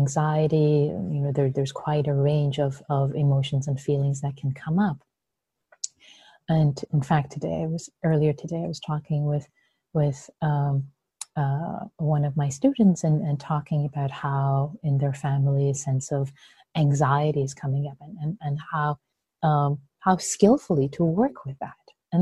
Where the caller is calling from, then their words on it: Mountain View, California, United States; I'm calling from Mountain View, where I live.